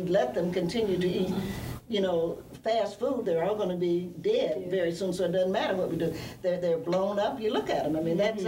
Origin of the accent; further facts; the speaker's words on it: Southern United States, United States; I'm a Southerner, so I love to cook.